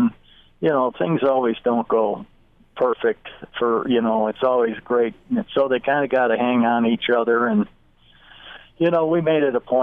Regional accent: Chicago, Illinois, United States; I'm from Chicago, and at every time that, you know, it got that hot, we would all walk outside.

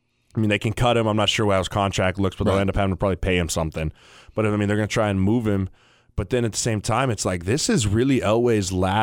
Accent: Colorado, United States; growing up in Colorado, watching those games all the time.

